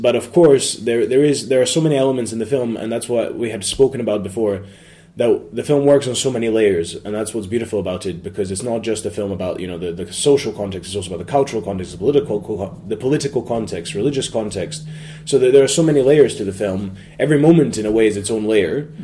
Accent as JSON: {"language": "English", "region": "Belgrade", "country": "Serbia", "tie": "born or raised there", "second_language": "English", "said": "So and I was growing up in Belgrade, and then we had also the country was still, I mean, it was still connected to Serbia and Montenegro"}